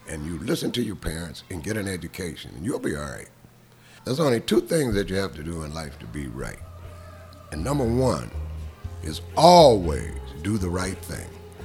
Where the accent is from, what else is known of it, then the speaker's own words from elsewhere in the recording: Pittsburgh, Pennsylvania, United States; also born or lived in St. Louis, Missouri / Vancouver, Washington; I was born in St. Louis, Missouri. But during the war, I moved out west to Vancouver, Washington. My father was a welder at the Kaiser Shipyards during the war. And when the war was over, we moved here to Pittsburgh because my uncle owned the Owl Cab.